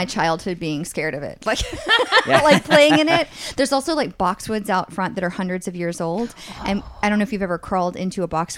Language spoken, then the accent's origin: English; Tennessee, United States; So I grew up in East Tennessee.